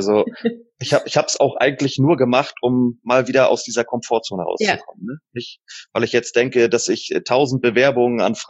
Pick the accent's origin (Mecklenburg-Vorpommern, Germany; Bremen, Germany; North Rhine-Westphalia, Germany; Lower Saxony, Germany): Mecklenburg-Vorpommern, Germany; Waren; Ursprünglich aus Waren an der Müritz.